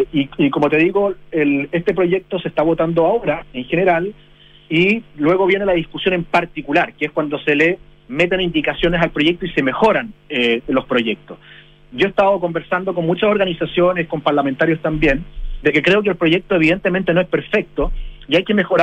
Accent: Chile; lo que nos identifica como chilenos

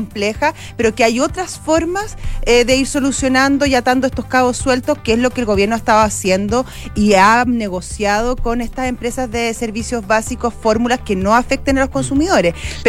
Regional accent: Chile; que somos súper atractivos para venir para invertir a Chile. No somos Argentina, no somos Brasil.

